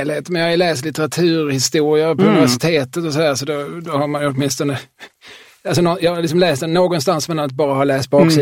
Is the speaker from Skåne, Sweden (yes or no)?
yes; Lund, Skåne, Sweden; man kan säga Södra Lund.